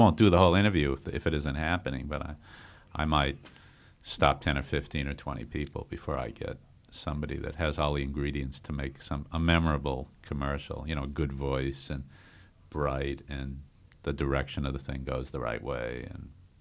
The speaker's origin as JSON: {"language": "English", "region": "Massachusetts", "country": "United States", "accent": "Boston", "said": "And then I always hear my Boston accent when I say pizza there."}